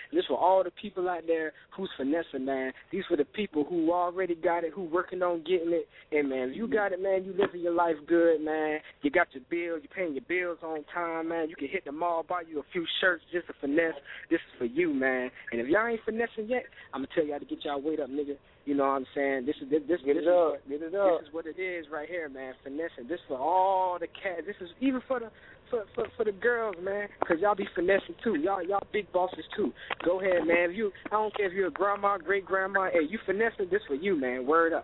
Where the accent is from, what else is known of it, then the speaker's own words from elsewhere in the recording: Jacksonville, Florida, United States; shout out to my hometown, Jacksonville, Florida, man. Shout out to all the Florida people, Miami, everybody.